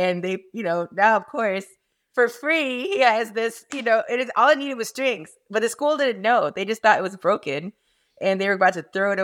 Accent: Miami, Florida, United States; now in Atlanta, United States; No, I'm from Miami, Florida.

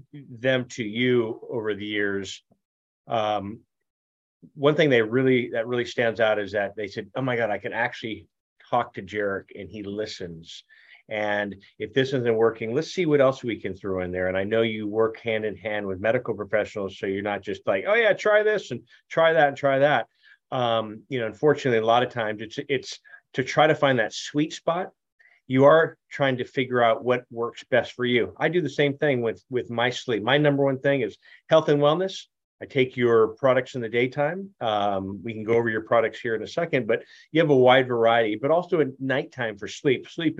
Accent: California, United States; I know California, not taking anything away from my home state of California

